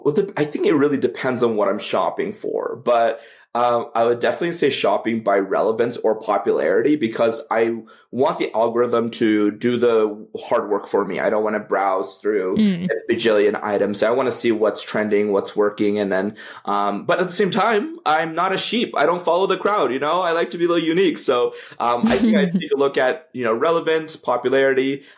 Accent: Canada; I would say poutine because I'm Canadian.

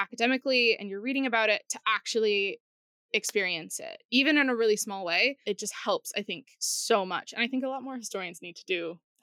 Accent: Nashville, Tennessee, United States; And so I'm from Nashville, Tennessee

